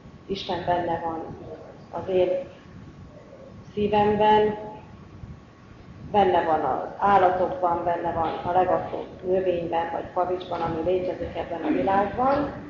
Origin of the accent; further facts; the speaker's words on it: Miskolc, Borsod-Abaúj-Zemplén, Hungary; Miskolcról jöttem